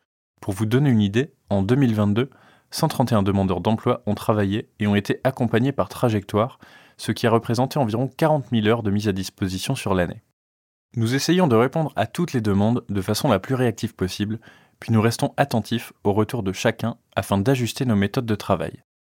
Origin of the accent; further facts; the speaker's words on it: Cosne-Cours-sur-Loire, Bourgogne-Franche-Comté, France; Je suis né et j'ai grandi à Cône, donc dès mon retour dans la Nièvre en juin 2021, j'ai souhaité travailler au sein de la commune.